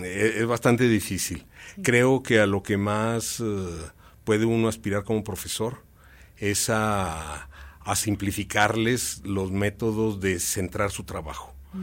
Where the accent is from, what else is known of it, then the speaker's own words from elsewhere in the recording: Aguascalientes, Mexico; born there; Yo nací aquí en Aguascalientes, dentro de una familia de profesores.